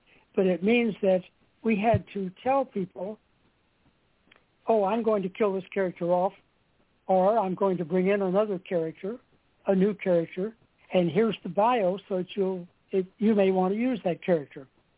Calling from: Winnsboro, Texas, United States; I'm calling from Winsboro, Texas.

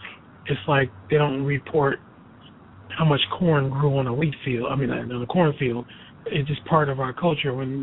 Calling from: Covina, California, United States; Hey, what's up, Ron? This is Covina, man.

